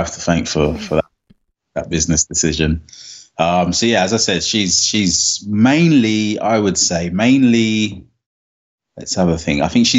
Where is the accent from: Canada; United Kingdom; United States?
United Kingdom; Plumstead, London; So I've got the Plumstead Pantry in my hometown at the moment, which is Plumstead's.